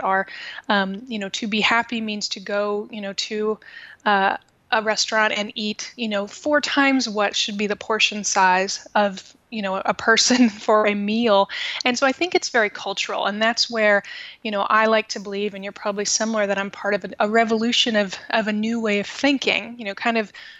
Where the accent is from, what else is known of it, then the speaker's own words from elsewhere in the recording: Midwest, United States; also born or lived in Dallas; now in Kansas City, United States; I mean, I'm from the Midwest, you know, I live in Kansas City now, but I did live in Dallas for the past 7 years until about a year and a half ago.